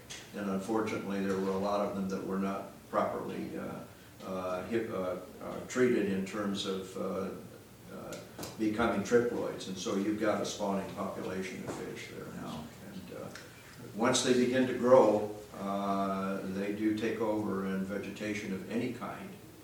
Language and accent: English; Montana, United States; Because in the 40s and 50s, where I grew up in Montana, those periods of time, winter temperatures